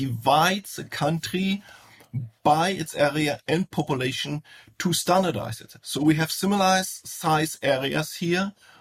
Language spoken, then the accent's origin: English; Germany; English is a second language; compare Luxembourg to my home country, Germany.